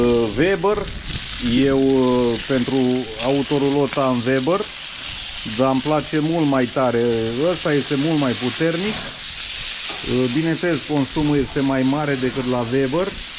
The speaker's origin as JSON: {"language": "Romanian", "region": "Bucharest", "country": "Romania", "tie": "born or raised there", "said": "Am avut în copilărie, când am locuit în, unde m-am născut, în Tineretul, în București, și am avut lângă poartă așa ceva."}